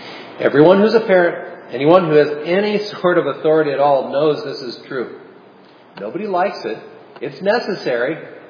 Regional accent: Philadelphia, Pennsylvania, United States; I come from Philadelphia.

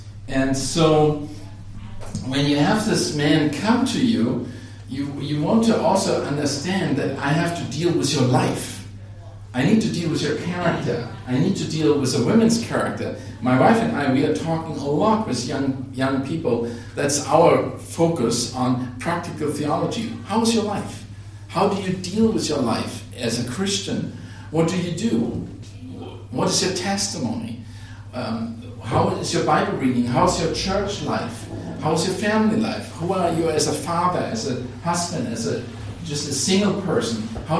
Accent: Finland; English is a second language; now in Berlin, Germany; We are American Germans, so, and I'm Finnish. I'm actually coming since 50 years to Finland, so that's kind of our summer retreat

